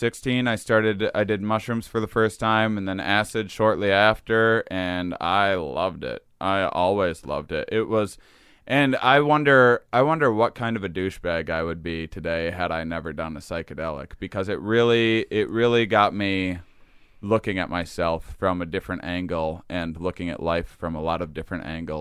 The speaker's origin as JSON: {"language": "English", "region": "Wisconsin", "country": "United States", "accent": "Wisconsin", "said": "And then, that was my Wisconsin accent coming out there."}